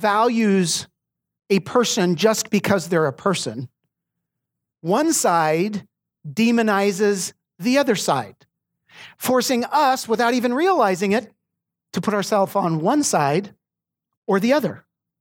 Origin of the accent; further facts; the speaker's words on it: Arizona, United States; I was born and raised in Arizona. I'm some more south than you are.